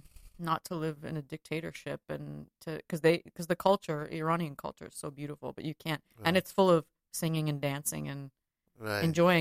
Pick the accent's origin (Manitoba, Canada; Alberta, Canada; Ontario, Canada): Ontario, Canada; also born or lived in Canadian prairies; And then we moved to closer to Toronto and I grew up outside of Toronto.